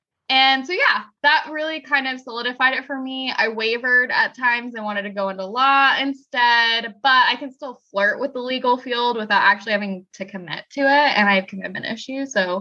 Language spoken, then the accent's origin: English; Gulf Coast, United States; And then, because I'm from the Gulf Coast, Katrina hit.